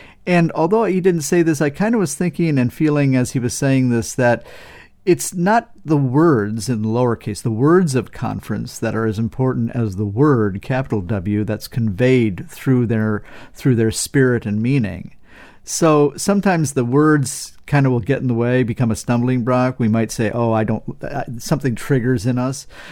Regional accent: Wisconsin, United States; I grew up in Wisconsin, so I'm trying to bring it all together into this kind of conference experience

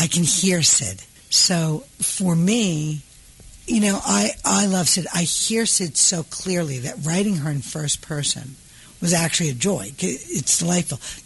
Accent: New York, United States; I am originally from New York. I don't live in New York now. I am originally from New York.

